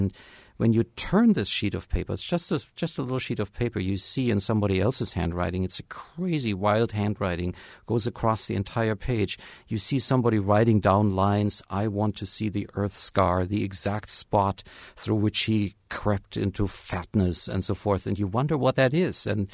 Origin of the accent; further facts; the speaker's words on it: Germany; moved away as an adult; now in Bloomington, United States; I was born in Germany. I'm a native of Germany. And I did not, in fact, start living in the United States before I was offered a position at the University of Tennessee, a visiting position way back in the 90s.